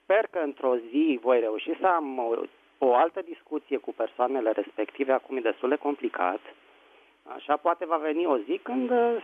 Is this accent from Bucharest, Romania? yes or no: yes; Bucharest, Romania; din București.